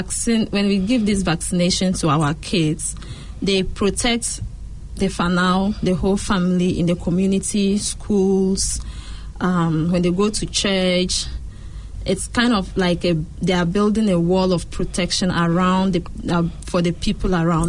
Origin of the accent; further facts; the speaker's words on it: Upper West, Ghana; moved away; I'm from Ghana and the Upper West.